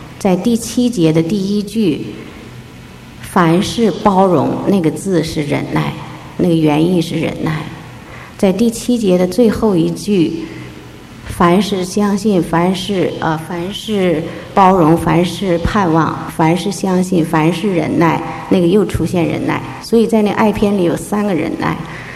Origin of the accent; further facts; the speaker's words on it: China; 也让我们从国内来的这些人特别向我们的弱点挑战